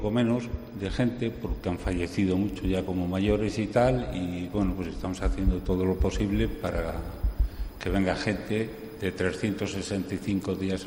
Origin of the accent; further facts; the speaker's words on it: Castile and León, Spain; de nacer en el Espinar. Pero mi padre bajó a mi madre a Madrid y nací en casa de mi abuela. Pero he andado toda mi vida por el Valle del Tietar.